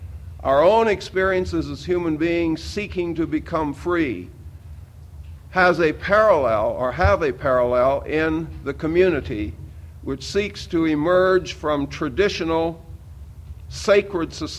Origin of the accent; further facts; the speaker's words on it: Missouri, United States; also born or lived in Oklahoma; I grew up in Missouri and Oklahoma in a physician's household